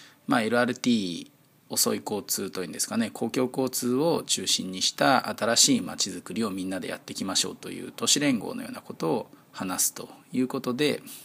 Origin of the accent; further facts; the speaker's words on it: Fukui, Japan; 例えば、私のふるさとの福井、まあ、その人福井出身なんですけれども